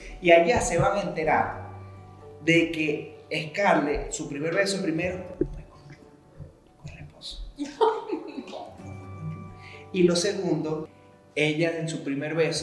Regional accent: Barinas, Venezuela; Yo soy de Barinas ahora

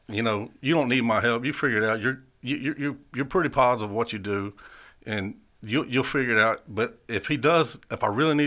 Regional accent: East Point, Georgia, United States; also born or lived in Fairburn; Well, I grew up in East Point. I've lived there practically all my life. Up until I was 14, well, not all my life, but until I was 14, then I moved to Fairburn out to the country with my dad.

